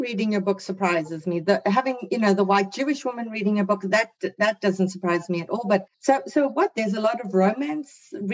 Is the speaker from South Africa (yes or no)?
yes; South Africa; now in Canada; So for me, I'm a South African who now lives in Canada